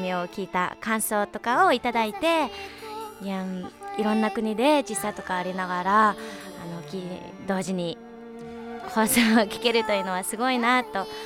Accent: Mongolia; Japanese is a second language; 私はモンゴルから来たシンガーソングライターです。

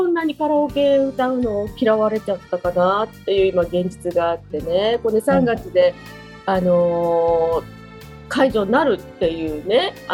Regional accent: Aichi, Japan; 私なんかこの愛知から全然飛び出たこともないので

